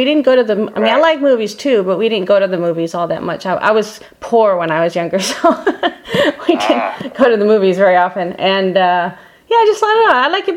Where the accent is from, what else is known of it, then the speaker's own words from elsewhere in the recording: San Diego, California, United States; now in Arkansas, United States; Yeah, I'm from San Diego originally, so.